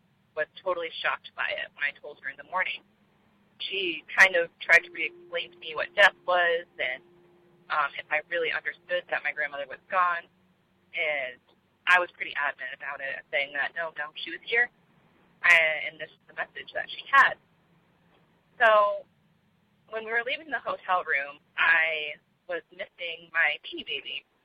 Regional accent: Connecticut, United States; now in Beverly, United States; Hi, this is … from Beverly, Massachusetts. I'm originally from Connecticut

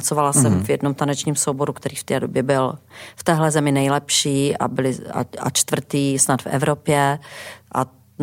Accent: Ostrava, Moravian-Silesian Region, Czechia; also born or lived in Plzeň; My jsme se dostali do Plzně z Prahy. Já jsem se tedy narodila v Plzni, ale když mi bylo asi 4 nebo 5 let, tak se celá rodina přesunula do Ostravy.

